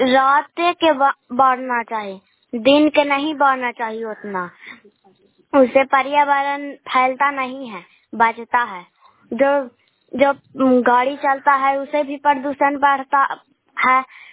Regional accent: Bihar, India; मैं नालंदा जिले के रहने वाली हूँ। मैं गोड़ापुर पंचायत से बोल रही हूँ। मैं सम्मान चक से बोल रहे हैं।

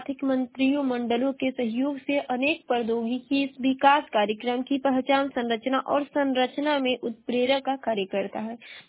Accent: Uttar Pradesh, India; और मैं बलिया जिले की निवासी हूँ।

